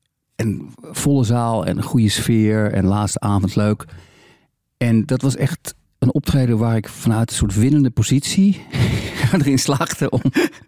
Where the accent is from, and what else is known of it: Netherlands